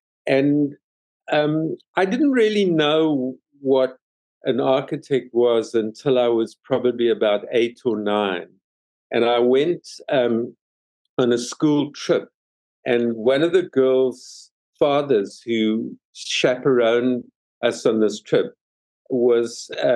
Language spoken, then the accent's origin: English; Johannesburg, Gauteng, South Africa; growing up in Africa, there were, you know, Johannesburg was actually a modern and quite beautiful city.